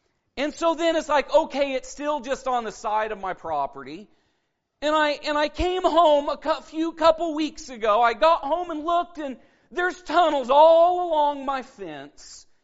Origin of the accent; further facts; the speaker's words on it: Oregon, United States; I came from Oregon, and we cared a little bit more about our yards.